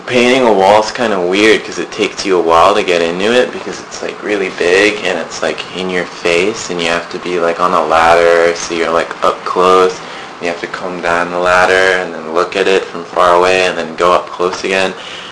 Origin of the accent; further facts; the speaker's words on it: Tokyo, Japan; I grew up in Japan, and I grew up in Tokyo for many years